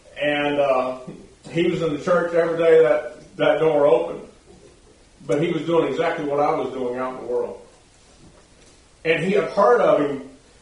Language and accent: English; Texas, United States; but I'm from Texas and I have a lot of pride.